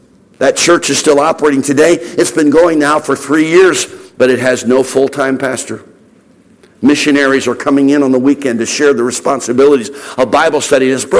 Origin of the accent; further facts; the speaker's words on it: Pennsylvania, United States; I was preaching just south of where I grew up in the United States, just south of the city of Philadelphia.